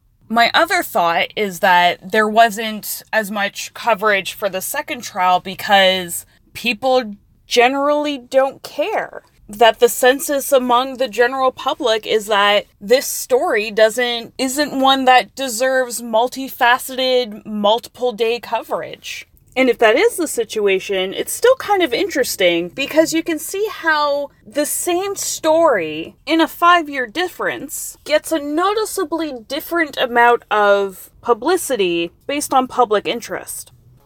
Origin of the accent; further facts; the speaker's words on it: Milton, Ontario, Canada; I spent my teen years growing up in Milton. So Hamilton has a very special place in my heart.